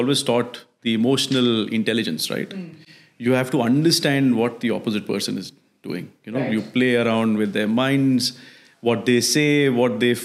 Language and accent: English; Dubai, United Arab Emirates; I would say I'm half Habibi. Right. I'm born and raised in Dubai.